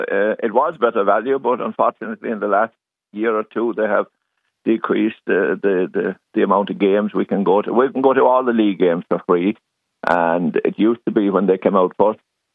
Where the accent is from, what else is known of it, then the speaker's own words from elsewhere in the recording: Munster, Ireland; now in Dublin, Ireland; I'm from Kerry.